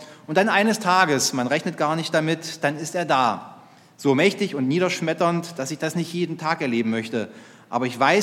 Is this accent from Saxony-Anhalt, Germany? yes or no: yes; Schönebeck, Saxony-Anhalt, Germany; In meiner Heimat in Schönebeck